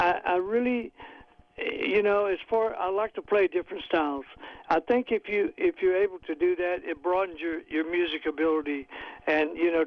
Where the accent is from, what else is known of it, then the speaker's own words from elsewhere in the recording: Shreveport, Louisiana, United States; When I was 14, I was playing on Louisiana A-Rod in my hometown, Shreveport, Louisiana